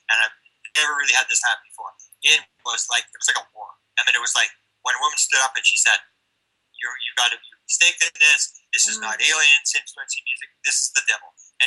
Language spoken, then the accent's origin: English; Winnipeg, Manitoba, Canada; I'm from Winnipeg, Manitoba, Canada.